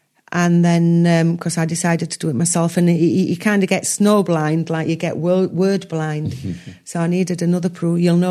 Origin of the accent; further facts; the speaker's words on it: Yorkshire and the Humber, United Kingdom; I'm a Yorkshire lass, I like a bargain.